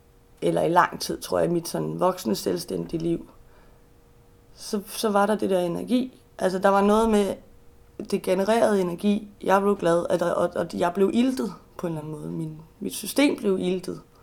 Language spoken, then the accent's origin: Danish; Copenhagen, Capital Region of Denmark, Denmark; Så det er jo fordi, at jeg kommer jo fra København, og jeg har min familie og nevø